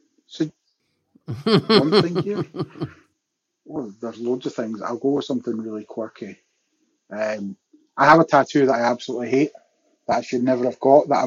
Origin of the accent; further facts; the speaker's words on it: Scotland, United Kingdom; And honestly, being Scottish, I'm very pale skinned.